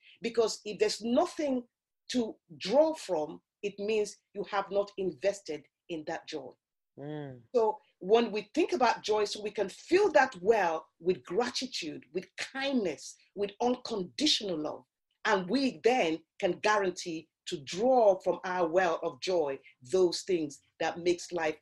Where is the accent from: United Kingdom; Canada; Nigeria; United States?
Nigeria; my experience in growing up in Nigeria, in Africa.